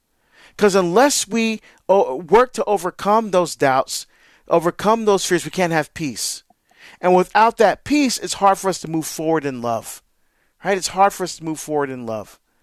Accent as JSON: {"language": "English", "region": "New Jersey", "country": "United States", "tie": "born or raised there", "said": "Well, on the other side of the state from where I grew up. I grew up on the New York side of New Jersey."}